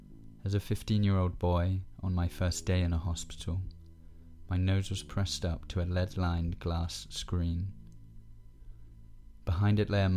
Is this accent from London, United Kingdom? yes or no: yes; London, United Kingdom; I grew up in South London, where the sound of the sirens is never far away.